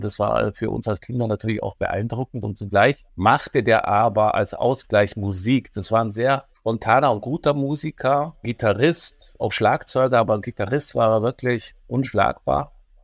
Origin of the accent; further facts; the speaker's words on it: Bavaria, Germany; als Allgäuer, da hast du eigentlich das R da vorne, der Rollsch da vorne